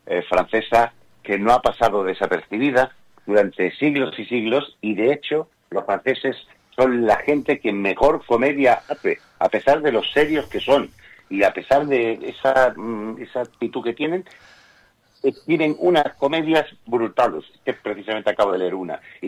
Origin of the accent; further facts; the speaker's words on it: Huelva, Andalusia, Spain; also born or lived in Cádiz; nací en Cádiz, pero mis padres me llevaron nos fuimos toda la familia. Cádiz no es el sitio con más trabajo del mundo, por si no lo habías observado. Entonces, y Huelva era una ciudad emergente en los años 80